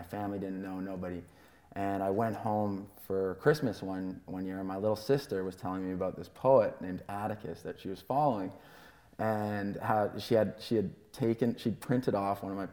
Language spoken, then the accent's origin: English; Canada; I grew up in Canada